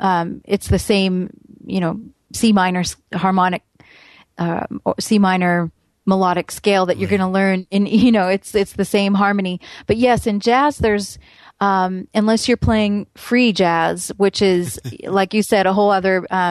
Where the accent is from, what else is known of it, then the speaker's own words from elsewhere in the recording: Canada; Well, I grew up in Canada